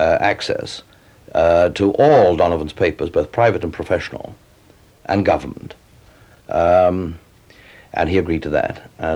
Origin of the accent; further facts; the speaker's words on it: England, United Kingdom; I'm an Englishman.